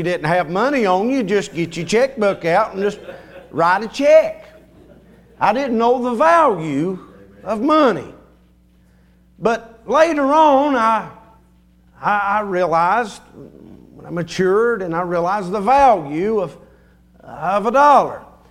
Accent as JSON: {"language": "English", "town": "Beulah Dean", "region": "North Carolina", "country": "United States", "tie": "born or raised there", "said": "I'm from North Carolina. I'm from Beulah Dean. Raised there, and good people from North Carolina."}